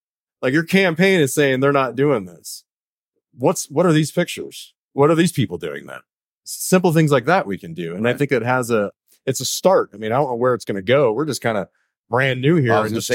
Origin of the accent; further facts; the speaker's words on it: Michigan, United States; I grew up in Michigan. I grew up with a hunting family.